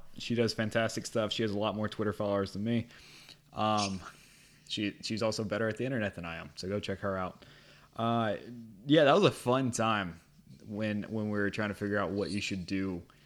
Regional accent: Louisiana, United States; You don't even, half the people don't know I'm from Louisiana unless I talk about it.

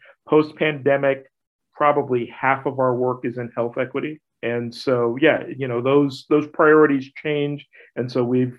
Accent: New York, United States; also born or lived in Texas; I was born in New York State. I lived there and went to school there off and on in my childhood. I also grew up partially in Texas, went to college there in Austin and lived there for quite a while.

